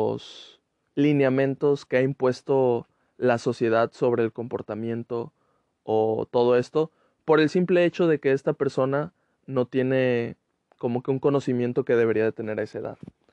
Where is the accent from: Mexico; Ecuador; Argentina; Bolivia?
Mexico; y que aparte como mexicano te puedes relacionar